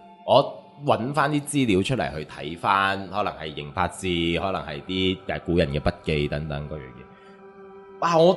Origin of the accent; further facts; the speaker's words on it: China; 咁但係中国呢係一个好有趣嘅国家啊，我哋中国人係一班都几有趣嘅一班人